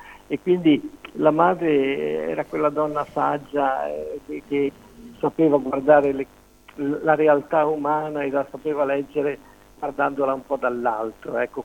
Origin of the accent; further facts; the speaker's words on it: Marciano, Umbria, Italy; Io sono nato a Marciano, vivevo a Marciano